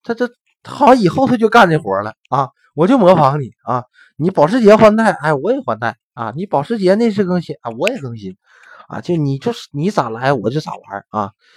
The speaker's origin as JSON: {"language": "Chinese", "country": "China", "said": "作为一个中国人吧"}